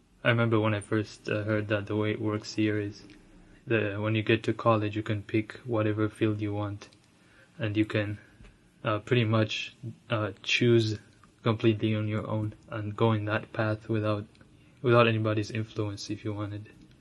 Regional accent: Ethiopia; moved away; also born or lived in Uganda; I've been in the US for about 5 years now, and originally I'm from Ethiopia, and I moved to Uganda as a refugee. Lived there for about 9 years, and moved here then.

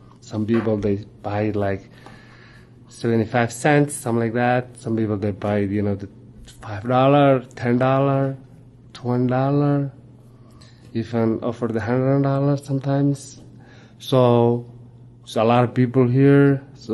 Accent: Somalia; English is a second language; moved away; I'm came from Somalia, like East Africa. I came here like 2012.

